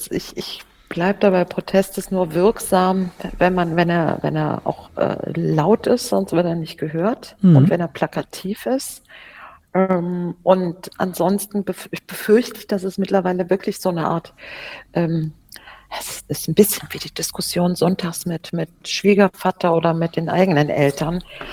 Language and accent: German; North Rhine-Westphalia, Germany; also aus der Ecke gebürtig bin ich da aus der Ecke, wo Lützerath in der Nähe ist